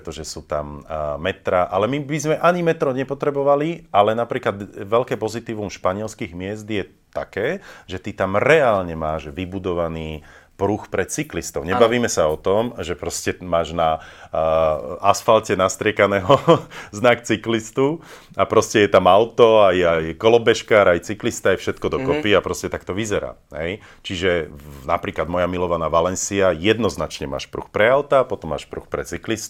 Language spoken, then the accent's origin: Slovak; Banská Bystrica, Banská Bystrica Region, Slovakia; moved away as an adult; also born or lived in Brezno; now in Bratislava, Slovakia; Takže 21 rokov som žil v Banskej Bystrici. Mm-hmm. Respektíve narodil som sa v Brezne, ale tam som sa len narodil. Čiže do 21 rokov som bol v Banskej Bystrici. A 21 rokov som teraz v Bratislave.